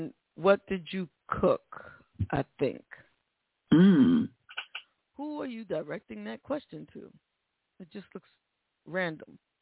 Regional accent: Bronx, New York, United States; I'm from the Bronx.

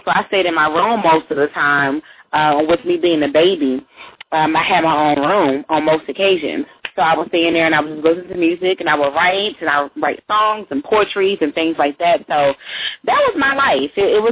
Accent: Texas, United States; Outside of Dallas.

